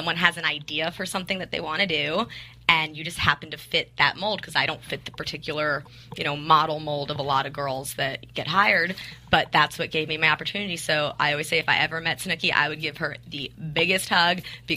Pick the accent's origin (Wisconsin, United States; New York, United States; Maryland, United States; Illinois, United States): New York, United States; New York City; And I found a school in Brooklyn. I grew up in New York City, and I trained